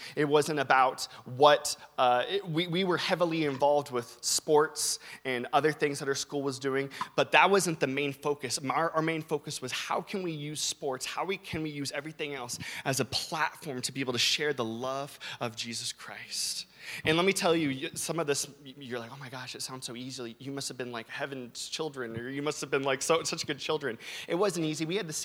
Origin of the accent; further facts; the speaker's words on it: California, United States; I grew up in California, and boy, do I miss California during the winter months.